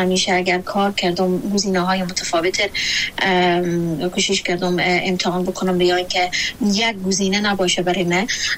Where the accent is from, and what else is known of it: Afghanistan